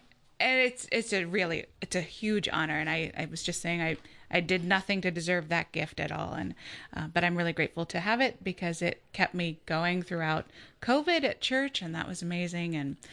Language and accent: English; Kennesaw, Georgia, United States; also born or lived in Nashville; now in Atlanta, United States; I actually come from Kennesaw, Georgia. My home parish is St. Catherine of Siena in Kennesaw. And I moved to Atlanta from Nashville about 13 years ago, I guess, maybe almost 14 now.